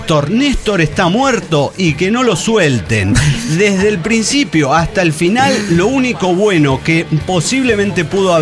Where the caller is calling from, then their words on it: Argentina; Bueno, hola, soy de Argentina.